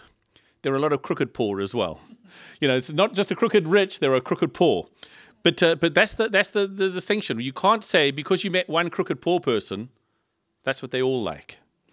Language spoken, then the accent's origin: English; South Africa; Ach man, you know, we come from South Africa and we're coming to Liverpool.